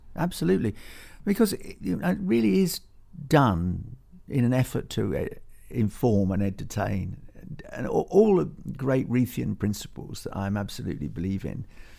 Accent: Greenock, Scotland, United Kingdom; born there; I was born on the Firth of Clyde, in Greenock, just down from Glasgow.

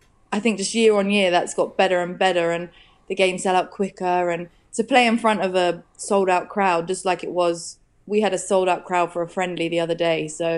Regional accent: South East England, United Kingdom; I grew up in Hampshire

